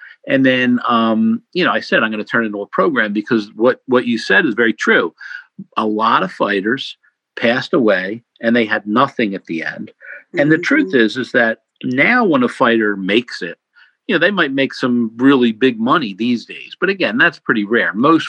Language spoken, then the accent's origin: English; New Jersey, United States; I grew up in South Jersey, I live in South Jersey, about 10 or 11 miles from Philadelphia.